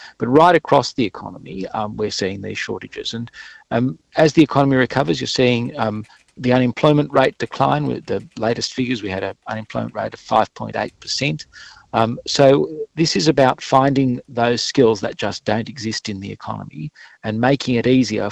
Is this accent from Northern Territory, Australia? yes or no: no; New South Wales, Australia; say, in my home state of New South Wales, up to half the businesses in New South Wales are reporting skill shortages